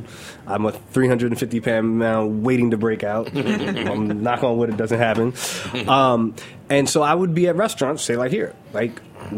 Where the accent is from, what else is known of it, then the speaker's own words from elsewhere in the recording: San Francisco, California, United States; No, I'm from San Francisco, born there.